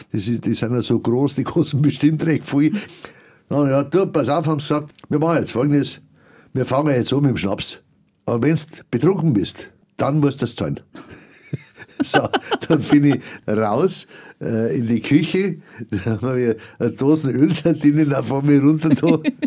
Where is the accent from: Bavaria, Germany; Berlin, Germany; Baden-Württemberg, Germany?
Bavaria, Germany; Munich; Und das ist mir so als Kind in Erinnerung geblieben. Und die Aufbauzeit in München 45, 46, die Trümmerfrauen oder die Rollwegen, die durch die ganze Stadt Marienplatz, da war alles voll Schutt, da sind nur die kleinen Gleise gefahren und so. Das habe ich alles miterlebt.